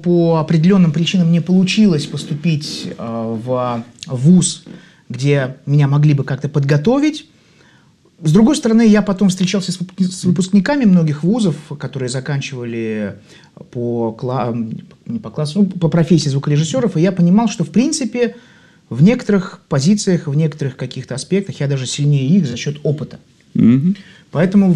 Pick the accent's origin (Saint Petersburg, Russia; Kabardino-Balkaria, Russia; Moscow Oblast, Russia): Saint Petersburg, Russia; born there; Родился в Ленинграде. Счастлив и горжусь этим.